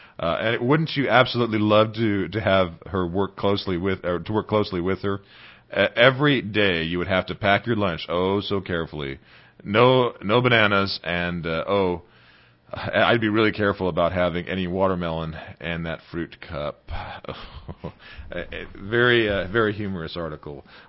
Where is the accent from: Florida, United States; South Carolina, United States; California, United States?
California, United States; Yes, I am a member from the True South, Southern California, and therefore am a Pac-10 fan.